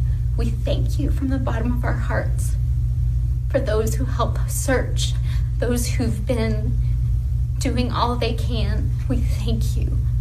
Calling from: Ohio, United States; I'm posting from Ohio today as family is scattered around the country

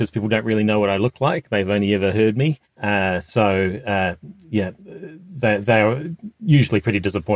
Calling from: Auckland, New Zealand; I'm calling from Auckland in New Zealand.

